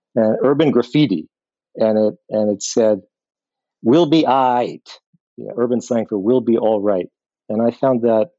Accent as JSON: {"language": "English", "town": "New York City", "region": "New York", "country": "United States", "said": "As a New Yorker living urban in an urban environment, New York City is so much about the life of the streets."}